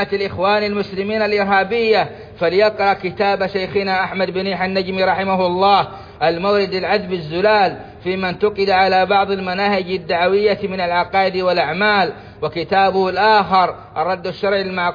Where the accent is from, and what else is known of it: Saudi Arabia